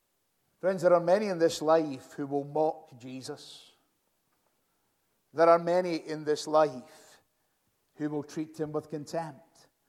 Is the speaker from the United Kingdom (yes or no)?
yes; Glasgow, Scotland, United Kingdom; I was born in Springburn in Glasgow. I was brought up in Knightswood, not that far from here.